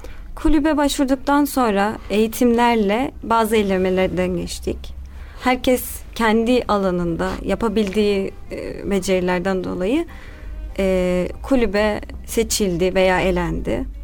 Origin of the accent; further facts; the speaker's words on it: Konya, Turkey; Konyalıyım.